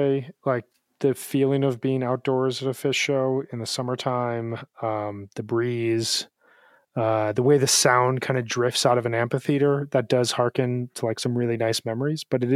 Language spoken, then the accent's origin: English; Illinois, United States; I went to a few shows here growing up in the Chicago suburbs